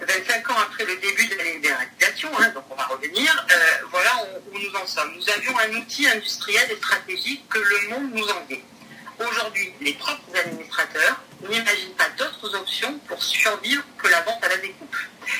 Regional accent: France; en tant que Français, on en a une responsabilité toute particulière, car c'est dans notre pays

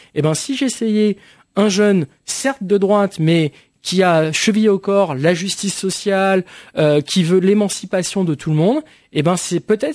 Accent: Pantin, Île-de-France, France; je crois en la Seine-Saint-Denis. Pantin, c'est la ville où j'ai passé toute ma jeunesse

